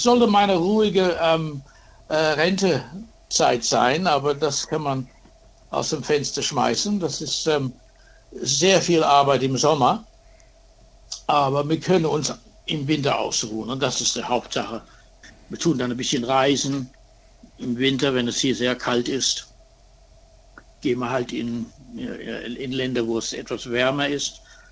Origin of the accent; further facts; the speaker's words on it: Adelaide, South Australia, Australia; German is a second language; Aus Adelaide, ja. Ich bin in Adelaide geboren. Mein Vater war Deutscher und meine Mutter ist Russe. Aber meine Mutter ist in Deutschland geboren worden. Aber mein Großvater war Russe.